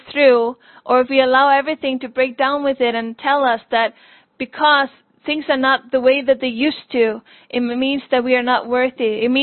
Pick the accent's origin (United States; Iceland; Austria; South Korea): Iceland; English is a second language; won't take me a long time to correct people and say, no, I'm from Iceland.